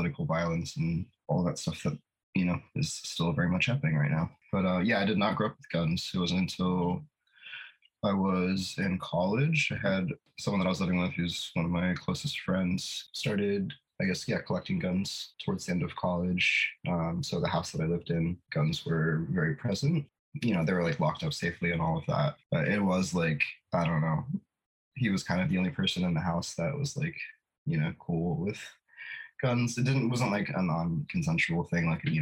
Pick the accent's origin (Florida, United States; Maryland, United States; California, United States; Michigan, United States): Maryland, United States; also born or lived in Washington, D.C.; now in Philadelphia, United States; I live in West Philadelphia. So I did not grow up around guns at all. I grew up in Maryland, D.C.